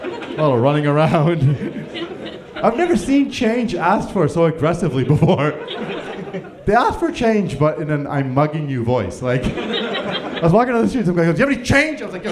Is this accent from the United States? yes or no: no; Vancouver, British Columbia, Canada; now in Toronto, Canada; I'm happy to be back in Toronto, though. I'm not originally from here. I'm from Vancouver, but I've been living here for a little while.